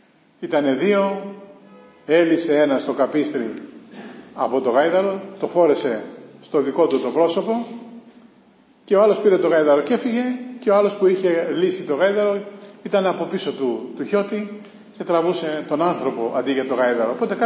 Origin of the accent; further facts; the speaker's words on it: Chios, North Aegean, Greece; Στην πατρίδα μου τη Χίο